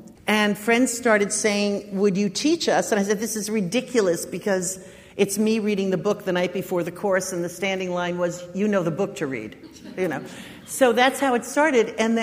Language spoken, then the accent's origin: English; New Jersey, United States; I was born and raised just outside of New York City in North Jersey.